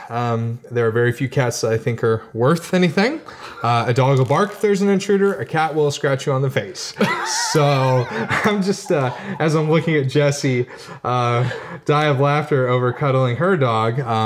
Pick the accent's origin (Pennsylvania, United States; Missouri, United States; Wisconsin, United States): Missouri, United States; St. Louis; also born or lived in St. Peters; I grew up in St. Louis, but I was born in St. Peter's, and then I met you whenever I moved out to West County and the old, good old Wildwood